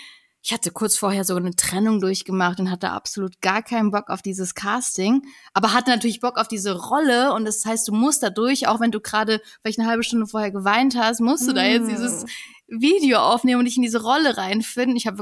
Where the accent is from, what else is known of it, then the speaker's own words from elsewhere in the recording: Kazakhstan; now in Germany; Also wir sind aus Kasachstan irgendwann mal ausgewandert, hatten dementsprechend kein Geld, sind vor Armut nach Deutschland gekommen. Und dann hatte ich eine schöne Kindheit auf jeden Fall.